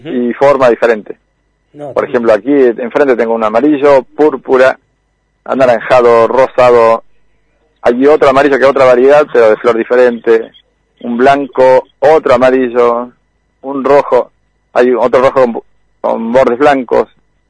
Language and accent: Spanish; Trevelin, Chubut, Argentina; yo soy de Trevelin, del lugar de los turistas.